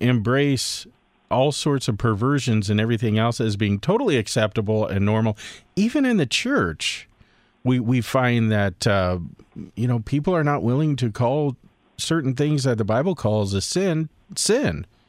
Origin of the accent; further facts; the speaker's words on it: California, United States; I'm a Californian, and I was in Orange County